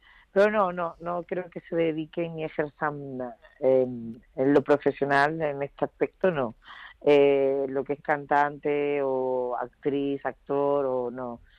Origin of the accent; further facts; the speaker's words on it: Spain; tuve la posibilidad de poder promocionar mi álbum aquí, en mi tierra, en España.